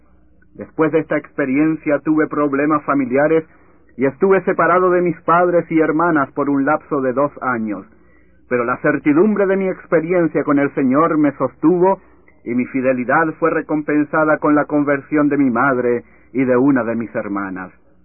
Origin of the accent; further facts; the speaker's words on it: Valparaíso, Chile; Mi ciudad natal es Valparaíso, puerto principal de la República. Crecí y me eduqué en medio de un ambiente religioso.